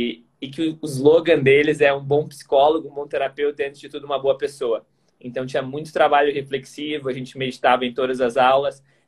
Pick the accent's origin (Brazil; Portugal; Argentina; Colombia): Brazil; Porto Alegre, Rio Grande do Sul; eu joguei, sou de Porto Alegre, joguei tênis profissional dos 16 aos 19 anos